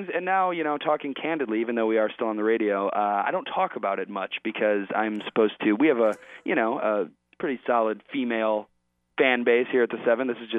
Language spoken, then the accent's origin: English; Chicago, Illinois, United States; Yeah, I'm a Chicagoan.